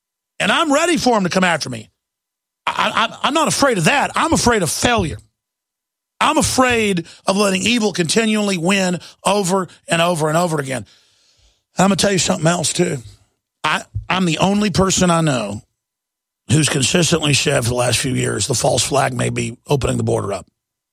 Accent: Dallas, Texas, United States; And I grew up in Dallas, and the few times I'd gotten mugged or whatever, I'd get a chill right before it happened.

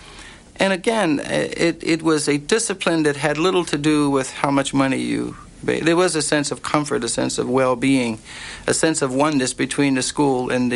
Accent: Philadelphia, Pennsylvania, United States; born or raised there

